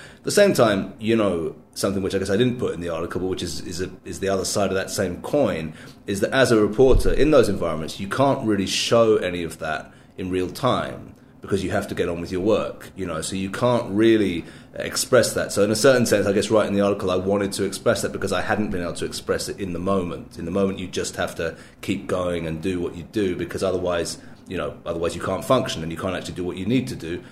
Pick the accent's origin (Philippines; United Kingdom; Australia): United Kingdom; London; moved away as an adult; now in Jerusalem, Israel; I've been here in Israel, actually here in Jerusalem, now getting on for 27 years. I'm originally from London in England. So I came here at the very start of the the end of the 80s, 90s.